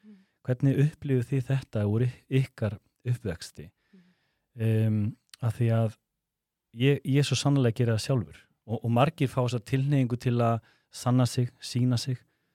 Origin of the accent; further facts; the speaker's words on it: Hornafjörður, Eastern Region, Iceland; Ég ólst upp á Hornafirði